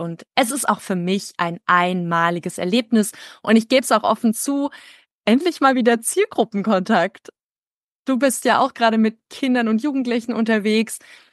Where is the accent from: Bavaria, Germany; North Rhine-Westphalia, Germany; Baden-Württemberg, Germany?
Baden-Württemberg, Germany; Freudenstadt; ich war ja mit 9 Jahren zum ersten Mal als Teilnehmerin im Zeltlager der KJG Freudenstadt, da wo ich herkomme, dabei.